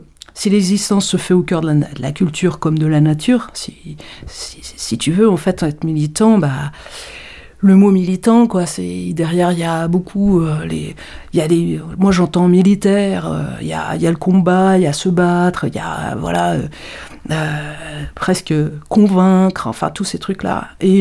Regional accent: Paris, Île-de-France, France; je suis née à Paris, je suis parisienne, ça va pas peut-être un petit peu s'entendre là. Et je suis arrivée sur Larzac

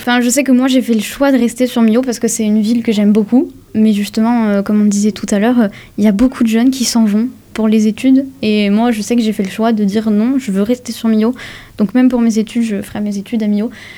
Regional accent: Marseille, Provence-Alpes-Côte d'Azur, France; comme je viens de Marseille aussi de base. Je pense, comme on vient d'une grande ville et qu'après on est venu sur une petite ville

